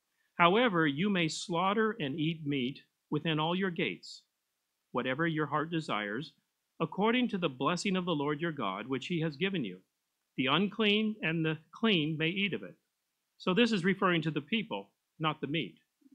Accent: Pasadena, California, United States; I grew up in Pasadena, California. But as a city boy, I was impressionable because I'd always lived in a city

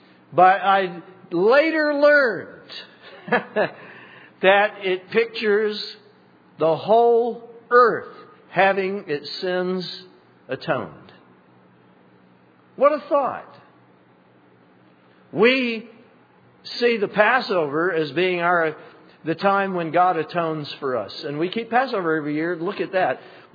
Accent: South Carolina, United States; everybody in my hometown, almost everybody in my state of South Carolina was blinded.

